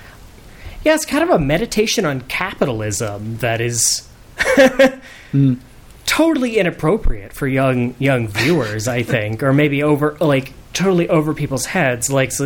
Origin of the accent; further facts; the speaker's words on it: Opelika, Alabama, United States; I grew up in South Central Alabama. I was born in Opelika.